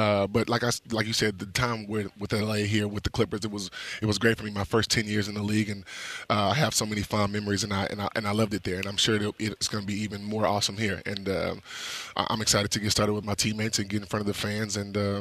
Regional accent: Houston, Texas, United States; now in Los Angeles, United States; Like, come on, you live in L.A.? I'm like, I'm from Houston.

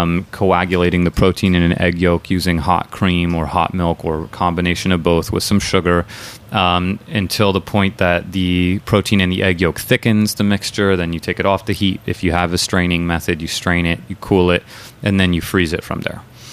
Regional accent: San Francisco, California, United States; That's where I'm from. I'm from San Francisco.

